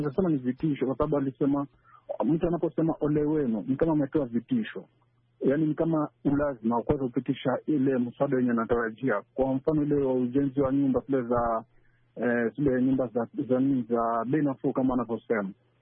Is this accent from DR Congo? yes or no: no; Bamba, Kilifi County, Kenya; now in Mombasa, Kenya; natokea maeneo ya Bamba, Kilifi County, lakini kwa sasa natendia idara nikiwa ama natoa maoni yangu nikiwa Mombasani, pwani mwa Kenya.